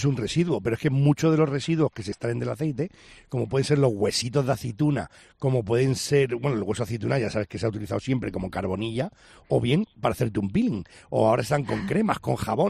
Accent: Spain

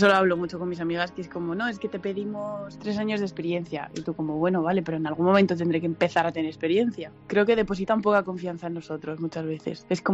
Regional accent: Madrid, Community of Madrid, Spain; Tengo 26 años. Bueno, soy de Madrid.

